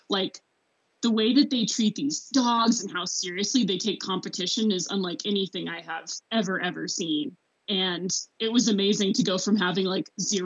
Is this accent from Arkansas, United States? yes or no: yes; Arkansas, United States; once again, I'm from Arkansas. Like I am not from the Arctic.